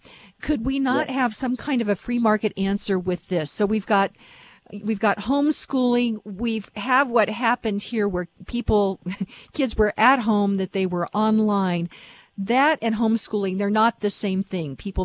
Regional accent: Lone Tree, Colorado, United States; in my hometown of Lone Tree, they now have mandated face coverings.

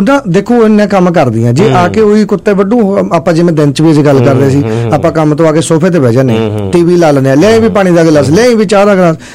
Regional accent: Punjab, India; ਸਾਡਾ ਫਤਿਹਗੜ੍ਹ ਸਾਹਿਬ ਜ਼ਿਲ੍ਹਾ, ਸਾਡੇ ਜ਼ਿਲ੍ਹੇ ਦੇ ਵਿੱਚ ਹਲੇ ਵੀ ਫਿਲਹਾਲ 1000 ਮੁੰਡਿਆਂ ਪਿੱਛੇ 900-950 ਕੁੜੀਆਂ

